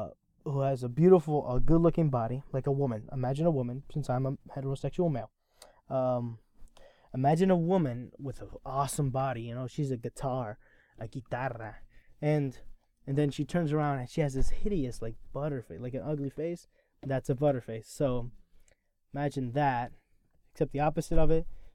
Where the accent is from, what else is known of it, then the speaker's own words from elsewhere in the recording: New Jersey, United States; born there; well, I was born in New Jersey. And they're like, whoa, yeah, I can kind of tell with your voice.